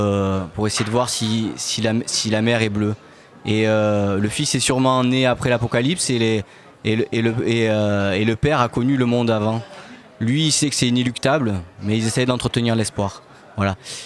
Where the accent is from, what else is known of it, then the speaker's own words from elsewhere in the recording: Saignon, Provence-Alpes-Côte d'Azur, France; Oui, du département. On est de Seignon, au-dessus d'Apt.